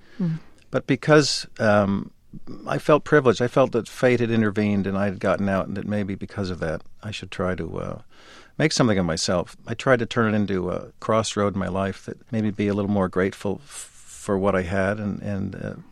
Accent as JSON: {"language": "English", "town": "Westport", "region": "Connecticut", "country": "United States", "tie": "born or raised there", "said": "he would stand in front of the flagpole in Westport, Connecticut, my hometown, every Sunday morning in silent protest to the war."}